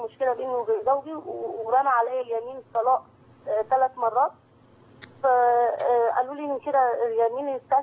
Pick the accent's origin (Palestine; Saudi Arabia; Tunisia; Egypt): Egypt; Alexandria, Alexandria Governorate